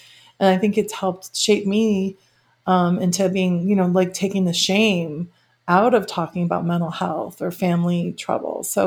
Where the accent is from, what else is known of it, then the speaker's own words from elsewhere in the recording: Midwest, United States; By the way, I grew up in the Midwest. I, you know, played sports.